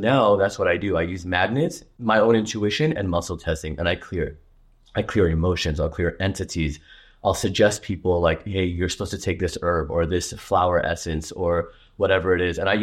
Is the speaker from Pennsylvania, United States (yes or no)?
no; Hollywood, California, United States; I wanted to be, I grew up in Hollywood.